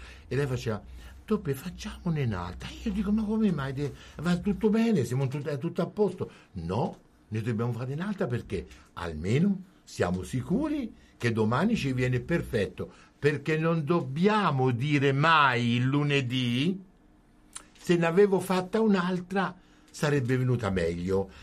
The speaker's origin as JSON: {"language": "Italian", "town": "Assisi", "region": "Umbria", "country": "Italy", "tie": "born there", "said": "sapevo, che sono nato ad Assisi."}